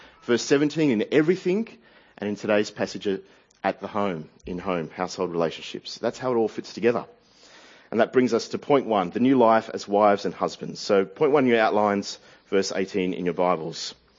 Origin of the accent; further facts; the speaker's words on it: Sydney, New South Wales, Australia; I can say that because I'm from Sydney.